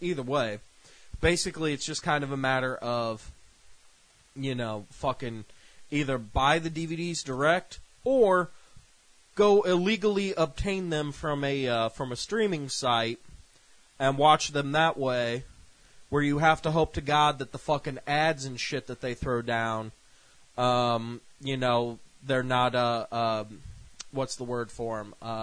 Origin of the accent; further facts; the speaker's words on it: United States; Doesn't matter. I'm an American. I do what I want.